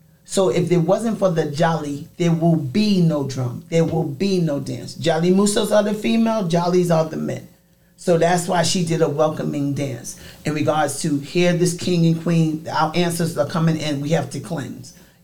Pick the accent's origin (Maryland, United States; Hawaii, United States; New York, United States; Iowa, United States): New York, United States; Brooklyn; You know me, I'm from Brooklyn.